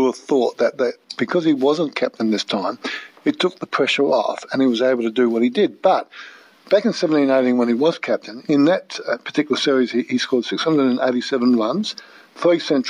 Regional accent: Australia; unfortunately, I'm an Aussie, mate

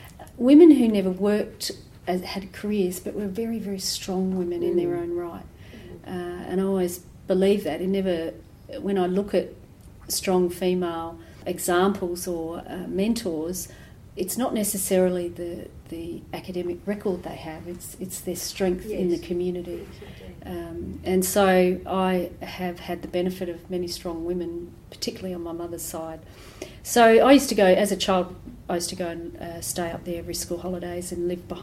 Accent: Strathalbyn, South Australia, Australia; born there; So I was born in Strath. I was the third out of four children.

